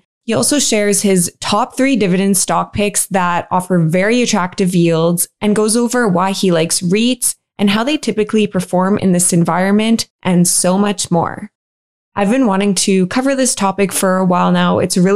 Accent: Canada; I'm from Canada.

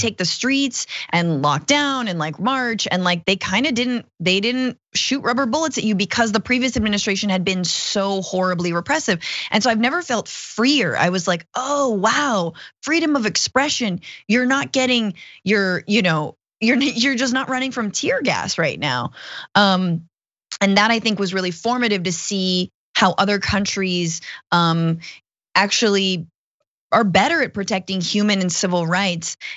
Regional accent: United States; I lived in Argentina for 5 years, and I've never felt more free. I'm an American, grew up here

